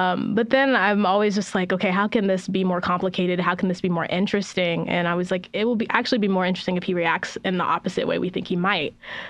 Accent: San Diego, California, United States; And like growing up in San Diego, I know exactly what type of party that was

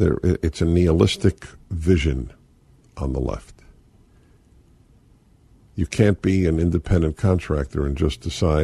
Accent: New York, United States; moved away as an adult; now in California, United States; For a boy growing up in New York, you said California. Oh, God, and you just dreamed of some wonderful place to live. I came here in my 20s, and I was stunned.

